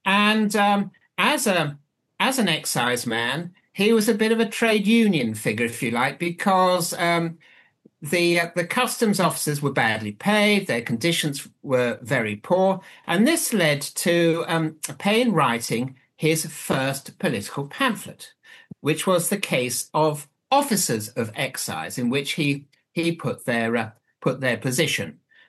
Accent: England, United Kingdom; I mean, I will kick off by saying that I am English, but I am also a historian, most importantly.

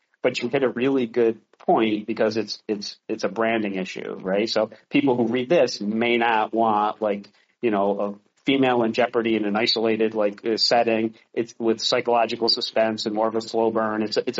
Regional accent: Boston, Massachusetts, United States; now in Tampa, United States; No, I'm from Boston.

